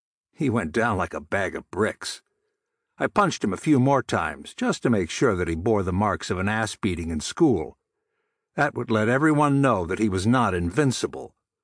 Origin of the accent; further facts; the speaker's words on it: Okanogan, Washington, United States; also born or lived in Coeur d'Alene, Idaho; We were from Idaho originally, and I was born in Coeur d'Alene on December 4, 1912. The family moved to Okanagan, Washington, where my parents had an apple farm.